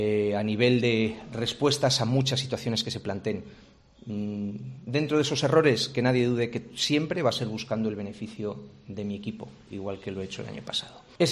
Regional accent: Valladolid, Castile and León, Spain; yo, como aficionado que soy y vallisoletano que soy, creo firmemente en que este proyecto tiene mucha vida a largo plazo.

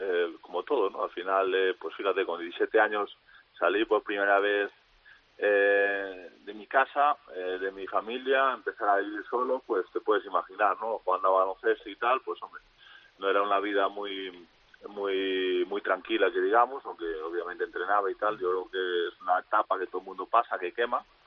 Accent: Santiago de Compostela, Galicia, Spain; also born or lived in Noia; yo llegué aquí y llevo 7 años, solo había estado 7 años en Santiago de Compostela, que es donde nací, y 7 años en Noia, que es mi padre de Santiago y mi madre de Noia

